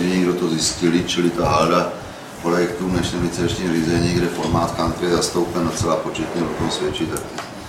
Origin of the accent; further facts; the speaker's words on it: Brno, South Moravian Region, Czechia; protože jsem Brňák